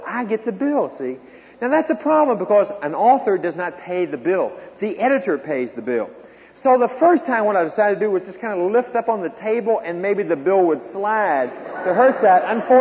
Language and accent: English; the South, United States; Now, I grew up as a Southerner, and I could not deal with that very well, because I was used to the old system.